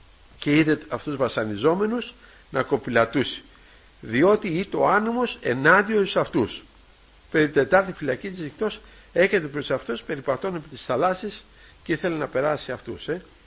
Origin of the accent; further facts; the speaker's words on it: Alonissos, Thessaly, Greece; Εκεί στο νησί μου, στην Αλόνισσα, έγινε μεγάλη θεομηνία